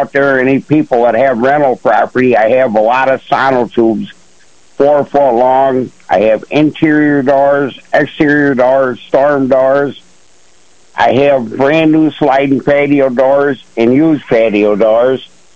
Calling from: Ashford, New York, United States; Calling from Ashford, New York.

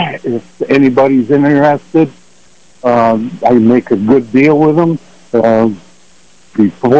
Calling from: Pearl Creek, Wyoming, United States; From Pearl Creek, Wyoming.

